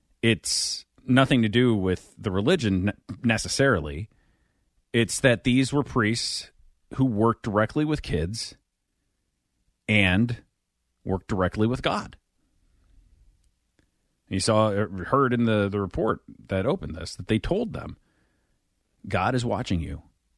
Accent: Belleville, Illinois, United States; In fact, in my hometown of Belleville, Illinois, one priest who was known as a pederast was moved to a church next to a grade school.

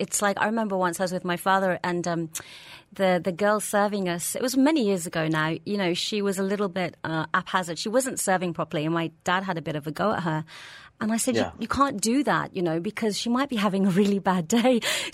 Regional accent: England, United Kingdom; growing up in England

